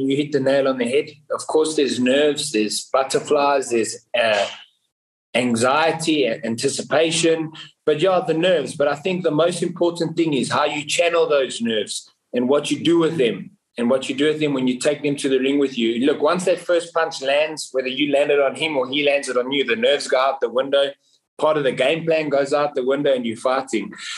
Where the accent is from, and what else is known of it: South Africa